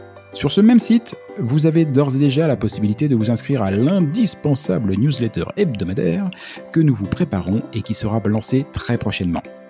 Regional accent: France; moved away as an adult; now in Canada; Non, on vient de France. Alors franchement, on était plutôt sacrément bien servi à la maison.

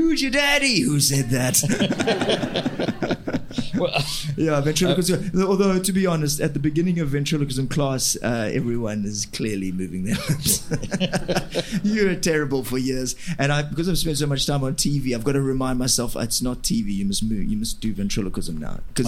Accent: South Africa; So I'm a white South African and I'm a ventriloquist.

